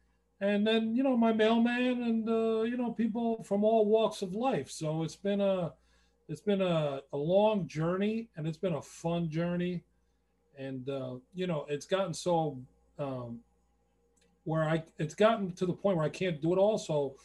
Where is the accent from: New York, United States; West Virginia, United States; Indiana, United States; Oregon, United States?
New York, United States; New Hyde Park; I grew up in New Hyde Park, and one of my former neighbors